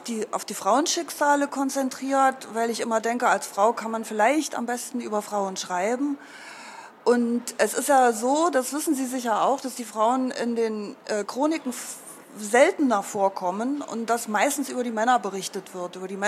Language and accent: German; Thuringia, Germany; Ich bin am Fuße einer mittelalterlichen Burg aufgewachsen, eine kleine Burg, die relativ unbekannt ist im Südharz, die Burg Lora.